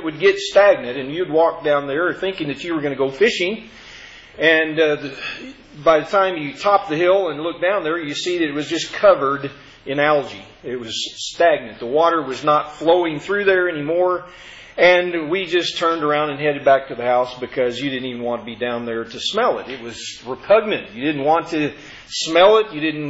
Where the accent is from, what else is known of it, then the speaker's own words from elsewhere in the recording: Arkansas, United States; I remember growing up in Arkansas. We had 115 acres that we grew up on and out in the country.